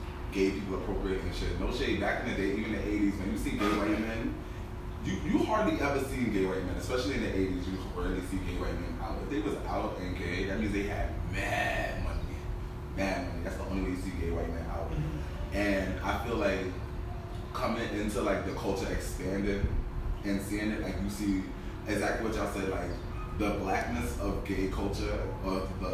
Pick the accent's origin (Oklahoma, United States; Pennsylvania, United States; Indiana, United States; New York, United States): New York, United States; Flatbush; Like, I was from Flatbush, mad closeted, like, giving the ill bougie banter, etc.